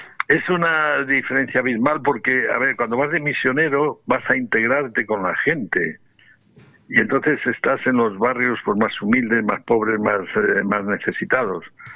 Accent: Fabero, Castile and León, Spain; yo recuerdo que yo soy de Favero del Bierzo, en la provincia de León.

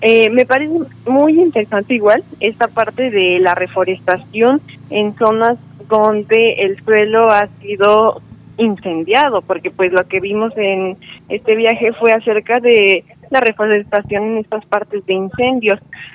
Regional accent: Mexico; yo soy de México, entonces en México pues la industria ecológica no está como muy desarrollada.

